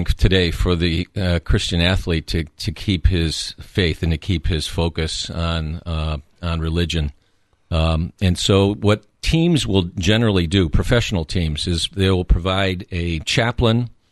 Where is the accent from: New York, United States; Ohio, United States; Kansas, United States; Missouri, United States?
Ohio, United States; Cleveland; I'm from Cleveland, Ohio